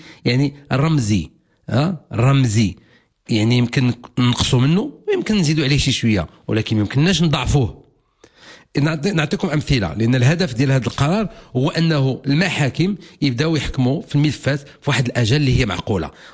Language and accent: Arabic; Morocco; احنا كلنا مغاربه وكنا كنبغيو بلادنا